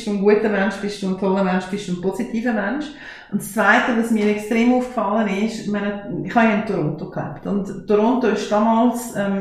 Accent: Schwyz, Switzerland; Wir sind hier im Talkessel der Schweiz aufgewachsen und der Talkessel der Schweiz, der hat nicht so viel Migration gehabt, wie zum Beispiel eine Stadt wie Biel.

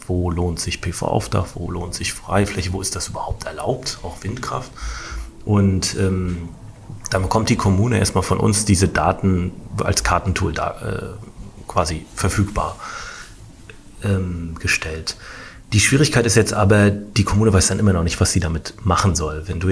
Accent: Mecklenburg-Vorpommern, Germany; als Mecklenburger ist es halt ein anderes Thema, weil du bist das irgendwie gewohnt.

